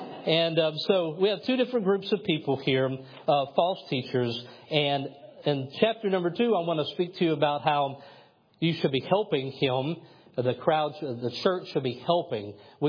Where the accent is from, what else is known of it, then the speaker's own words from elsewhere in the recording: Kentucky, United States; I didn't because I'm from Kentucky and I only have a basketball.